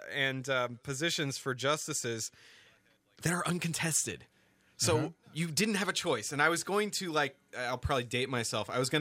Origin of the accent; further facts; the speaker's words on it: Seattle, Washington, United States; Maybe it's that I am from King County in Seattle.